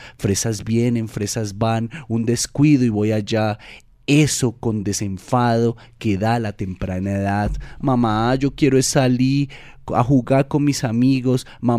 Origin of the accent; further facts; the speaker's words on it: Cali, Valle del Cauca, Colombia; yo vengo de Cali. Como dato especial, Cali es la ciudad con mayor población afro en Colombia.